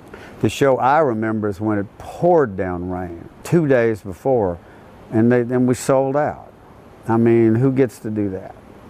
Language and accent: English; Florida, United States; And growing up on the Gulf, it was pretty interesting because a lot of people I knew down there that would come down would be from here or there.